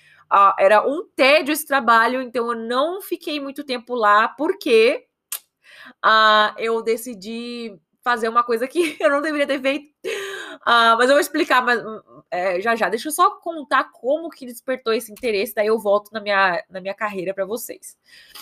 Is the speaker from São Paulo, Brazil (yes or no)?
yes; Osasco, São Paulo, Brazil; also born or lived in Carapicuíba / Itapevi / Barueri; E eu sou de São Paulo. Eu nasci na cidade de Osasco, para quem conhece. Cidade dos pombos e do cachorro-quente. Eu fui criada ali na Zona Oeste mesmo. Eu morei em tudo quanto que foi quebrada que tem ali. Eu morei em Carapicuíba, Osasco, Itapevi, Barueri.